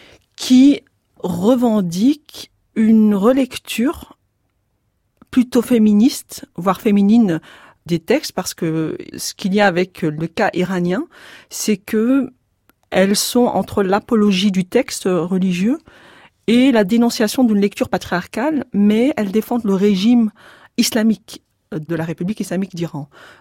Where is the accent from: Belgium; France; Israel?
Belgium; Brussels, Brussels-Capital Region; born there; je suis belge, donc je suis née à Bruxelles, mais je suis d'origine marocaine.